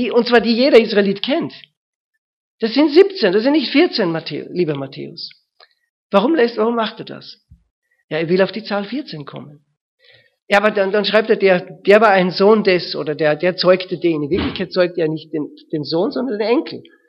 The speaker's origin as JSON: {"language": "German", "country": "Germany", "said": "Aber wir sind halt Deutsche. Und bei Deutschen geht das nicht."}